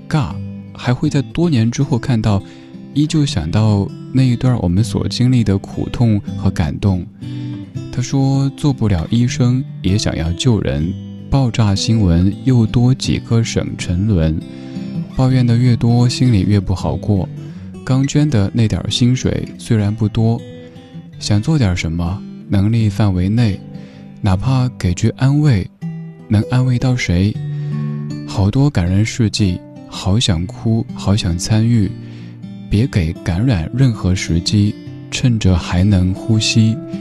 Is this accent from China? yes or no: yes; China; 我们中国人性格偏内敛